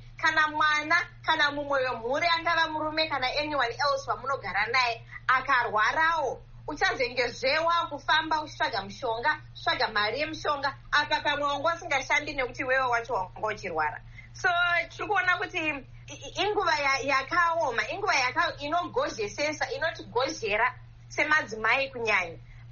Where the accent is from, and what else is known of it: Zimbabwe; born or raised there